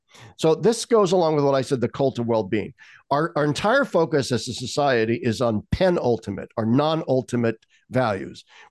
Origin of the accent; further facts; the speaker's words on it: Midwest, United States; I'm raised an American, a middle-class, typical Midwestern American.